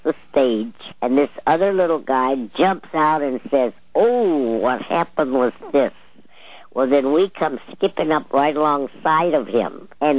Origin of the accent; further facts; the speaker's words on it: Sheffield, Alabama, United States; That's Sheffield, Tuscumbia, and Florence. And I was from Sheffield.